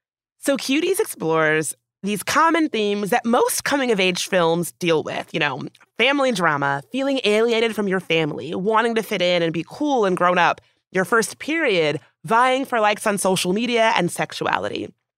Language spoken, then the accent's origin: English; the South, United States; And I also grew up doing dance squads and like dance teams, which I have to say, like growing up in the South, sometimes those dance squads were a little bit questionable.